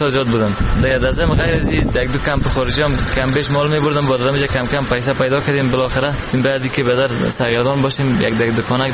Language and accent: Persian; Afghanistan; کل ما افغان هستیم مسلمان هستیم